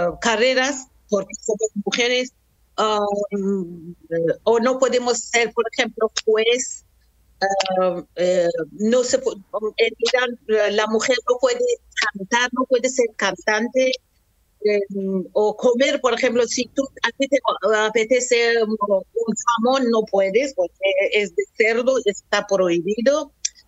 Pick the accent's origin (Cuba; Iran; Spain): Iran; moved away; Tuve que salir de Irán por la situación de total de las mujeres y de todas las personas que vivíamos entonces en Irán, no estábamos contentos y ahora tampoco. Así que tuve que salir de Irán.